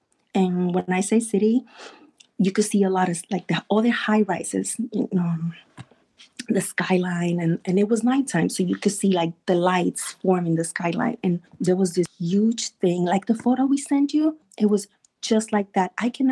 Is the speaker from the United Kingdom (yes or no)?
no; Puerto Rico; So we're going back, like we grew up in Puerto Rico.